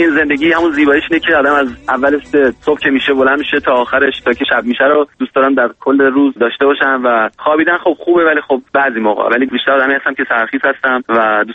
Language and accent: Persian; Sweden; also born or lived in Iran; من ایران خیلی وقت پیش بچگی که بودم زندگی کردم. من در سوئد به قول معروف بزرگ شدم، ولی خب ایران که بودم فکر کنم 13-14 سالم بود که خارج شدم و دیگه برنگشتم.